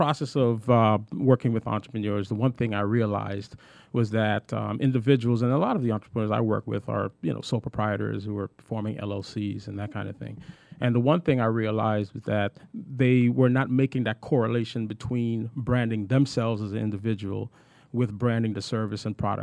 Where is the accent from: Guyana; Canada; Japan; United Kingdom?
Guyana; also born or lived in Brooklyn; now in Duluth, United States; I'm originally from the Republic of Guyana, South America. Immigrated to the United States in Brooklyn, New York, where I lived for about 15 years. And then relocated to Atlanta, Georgia in 1992.